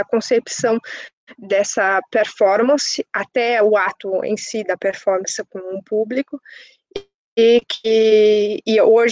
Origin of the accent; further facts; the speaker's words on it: Brazil; Como eu sou brasileira, eu sempre fui muito associada